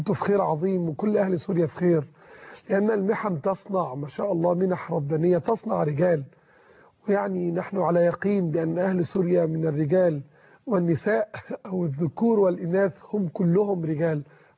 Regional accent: Egypt; بالنسبة لنا كمصريين

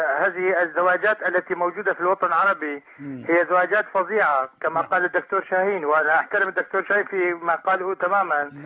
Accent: Syria; أصلاً من سوريا.

